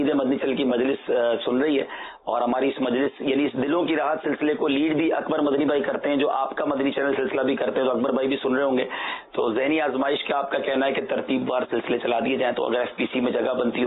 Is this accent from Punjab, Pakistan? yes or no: no; Karachi, Sindh, Pakistan; جب میں 13-14 سال کا تھا تو تھوڑا سا ہمارا علاقہ چینج ہوا, ہم کراچی کے علاقے کلفٹن میں شفٹ ہو گئے